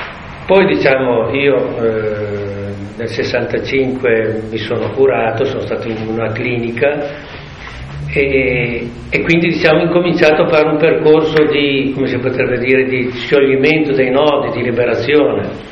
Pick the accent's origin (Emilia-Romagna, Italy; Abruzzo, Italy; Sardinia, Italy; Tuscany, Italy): Emilia-Romagna, Italy; io sono un emiliano, quindi lui abitava a Pove, io invece abito a Comacchio